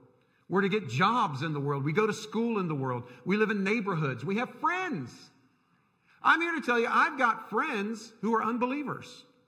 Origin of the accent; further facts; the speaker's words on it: United States; Yes, I'm an American, and I love my country.